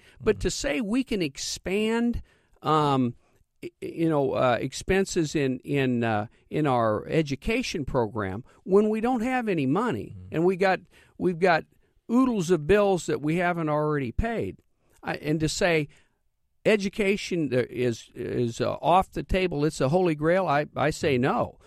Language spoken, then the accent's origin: English; Leroy, Illinois, United States; I was raised in Leroy, went to Leroy High School, then on to the University of Illinois College of Medicine and College of Law.